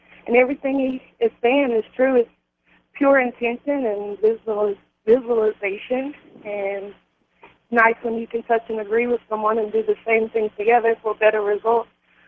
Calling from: North Carolina, United States; I'm calling from North Carolina.

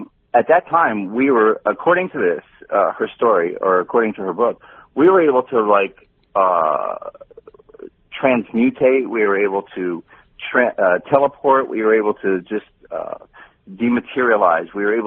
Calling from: Sedona, Arizona, United States; George, I'm calling from Sedona, Arizona.

